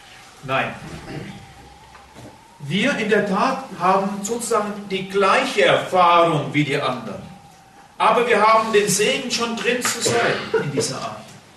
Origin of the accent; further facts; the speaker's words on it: Germany; Ich als Deutscher komme nach Griechenland